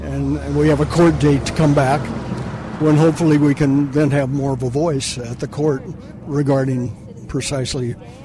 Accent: Berkeley, California, United States; Berkeley, California.

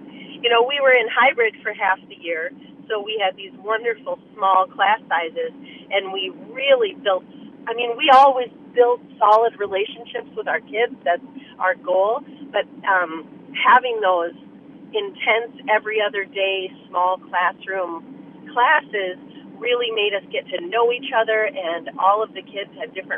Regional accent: Grand Rapids, Michigan, United States; that the first time I'm going to see them since the pandemic is going to be right here in Tim's, in my hometown.

